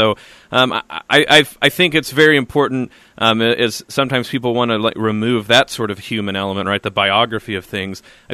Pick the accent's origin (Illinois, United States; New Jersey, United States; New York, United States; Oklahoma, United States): Oklahoma, United States; because growing up in Oklahoma, you know, as a Southern Baptist before I converted